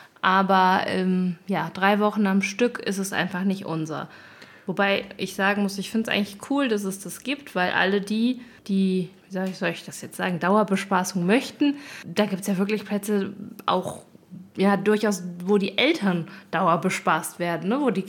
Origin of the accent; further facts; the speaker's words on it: Rhineland, Germany; Wir kommen ja aus dem Rheinland und da ist ja die Niederlande nicht weit weg.